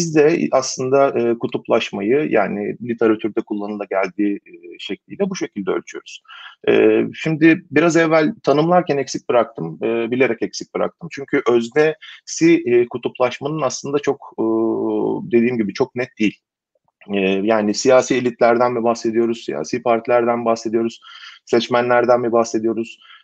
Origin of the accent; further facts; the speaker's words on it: İzmir, Turkey; ben İzmirli olarak sorunuza cevap vermeden evvel